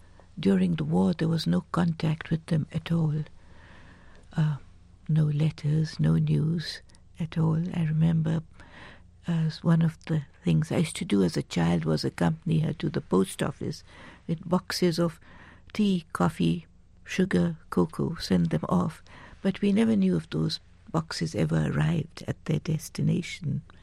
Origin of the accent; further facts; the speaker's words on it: Delhi, India; Well, I grew up in North India, in Old Delhi, but that was home neither to my father nor to my mother. My mother came from Germany.